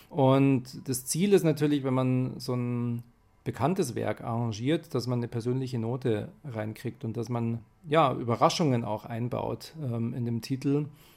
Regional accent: Munich, Bavaria, Germany; Also ich bin in München aufgewachsen

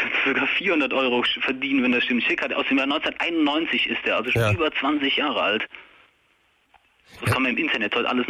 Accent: Rhineland-Palatinate, Germany; Also als Kind war ich noch auf einer Mineralienbörse im Westerwald, wo ich herkomme.

